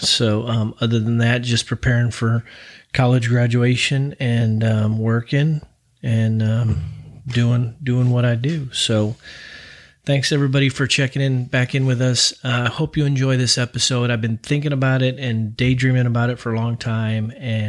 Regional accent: St. Louis, Missouri, United States; I was growing up in South County in South St. Louis.

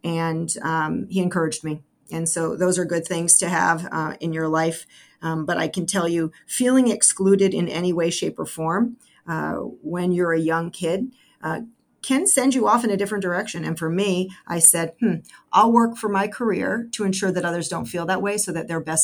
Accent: East Coast, United States; I grew up on the East Coast, and I remember the day. I am a Jewish

